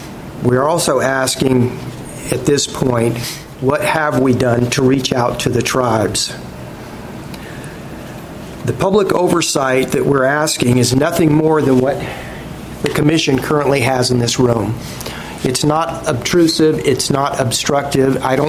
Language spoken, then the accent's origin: English; Tacoma, Washington, United States; I'm from Tacoma.